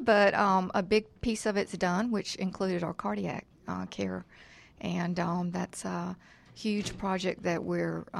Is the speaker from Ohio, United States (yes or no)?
no; Mississippi, United States; now in Georgia, United States; I'm originally from Mississippi. Got my bachelor's degree from University of Southern Mississippi.